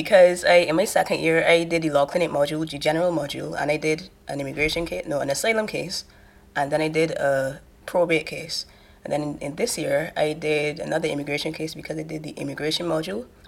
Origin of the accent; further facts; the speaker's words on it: Barbados; Well, I'm actually from Barbados